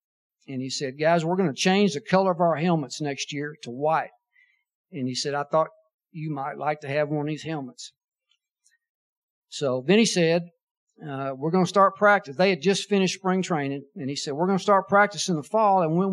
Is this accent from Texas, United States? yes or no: yes; Austin, Texas, United States; Okay, I grew up in Austin, Texas